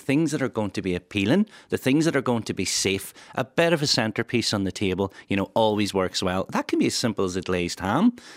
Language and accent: English; Ireland; And us as Irish, we need something in our hand to be comfortable.